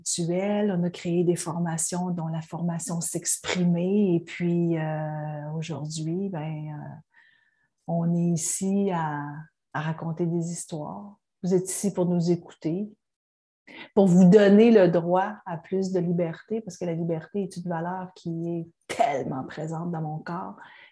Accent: Quebec, Canada; Je suis originaire de la Gaspésie. Gaspésie qui est dans l'est du Québec, donc dans l'est du Canada

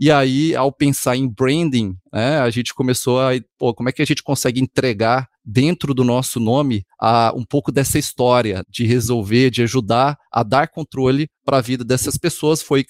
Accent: Goiânia, Goiás, Brazil; Sou natural de Goiânia.

